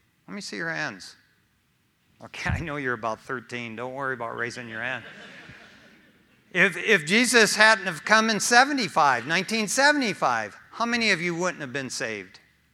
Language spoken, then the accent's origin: English; East Detroit, Michigan, United States; I grew up in East Detroit, Michigan, the Motor City capital of the world.